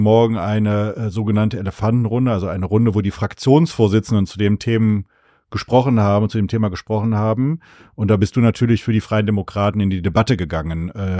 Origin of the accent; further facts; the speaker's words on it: Wuppertal, North Rhine-Westphalia, Germany; meiner Heimatstadt Wuppertal